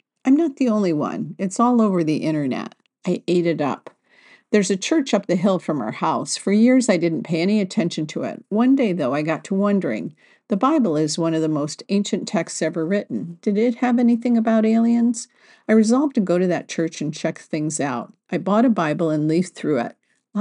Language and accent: English; West Virginia, United States; I grew up in West Virginia in a large family without much money.